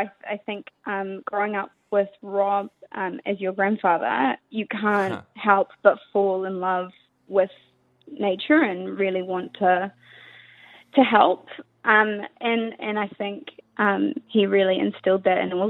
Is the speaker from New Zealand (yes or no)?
yes; New Zealand; You know, we're Kiwi, and we need to protect the species that means so much to really all of us, I think.